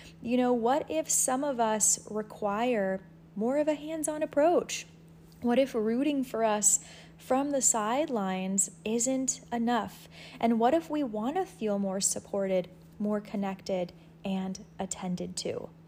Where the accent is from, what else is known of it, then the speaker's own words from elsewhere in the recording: Los Angeles, California, United States; I even moved back to Los Angeles, as some of you may know, in hopes that, you know, being back in my hometown for a little bit would make me feel better